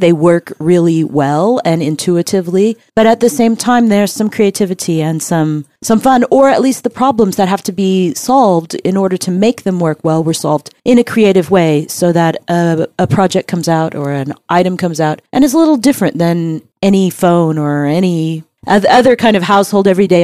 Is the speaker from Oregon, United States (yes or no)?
no; Texas, United States; moved away as an adult; also born or lived in Rome, Italy; I grew up in Texas in a small town, pursued degrees in art history and archaeology, and then moved to Rome, Italy for 15 years.